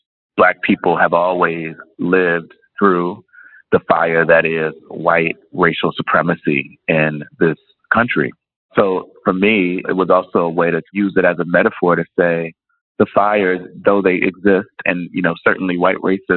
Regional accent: Camden, New Jersey, United States; a moment that I experienced as a young person growing up in Camden, New Jersey.

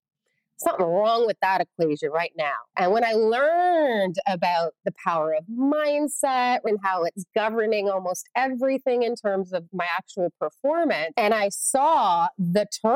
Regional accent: Toronto, Ontario, Canada; So as a little girl growing up in Toronto, my parents, they knew how to plant them seeds in my mindset.

